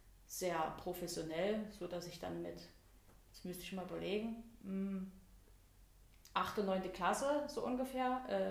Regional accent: Meissen, Saxony, Germany; Ich hatte eine tolle Kindheit, bin groß geworden in Meißen, bin da auch zur Schule gegangen

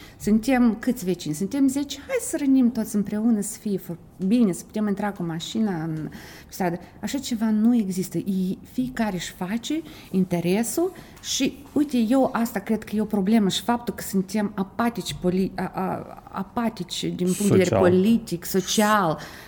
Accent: Moldova; Moldova, eu sunt din Moldova

